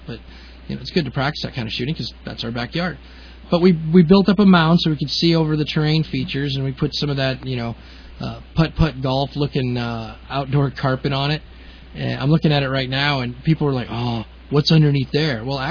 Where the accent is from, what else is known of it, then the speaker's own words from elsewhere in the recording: Boston, Massachusetts, United States; born there; And remember, I was born in Boston. Not raised there, but I was born there.